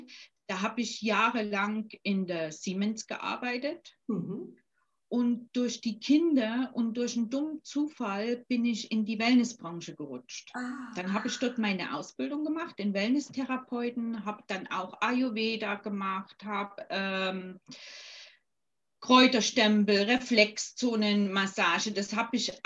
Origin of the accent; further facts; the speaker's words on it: Germany; Ich bin in der DDR aufgewachsen und ich habe viel Sport gemacht.